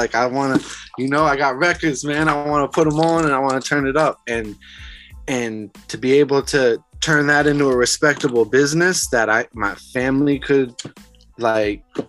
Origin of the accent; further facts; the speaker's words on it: Newport, Rhode Island, United States; So I think growing up in Newport and seeing how people preserve things, I wanted to preserve this DJ thing the same way